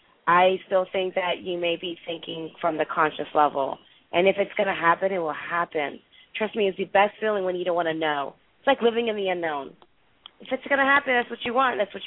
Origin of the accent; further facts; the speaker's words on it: Philadelphia, Pennsylvania, United States; I'm from Philadelphia, okay? I know what our environment is up there. I don't like going home.